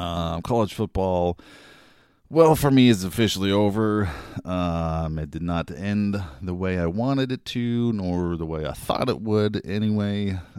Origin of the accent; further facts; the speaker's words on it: Texas, United States; I mean, I am from Texas and I live in Texas.